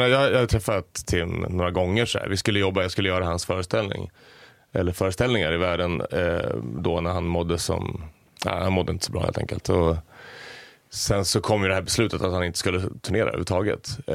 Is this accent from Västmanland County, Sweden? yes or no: yes; Västerås, Västmanland County, Sweden; now in Stockholm, Sweden; jag kom från Västerås från början. Tänkte att när jag flyttade till Stockholm, då kommer det att släppa.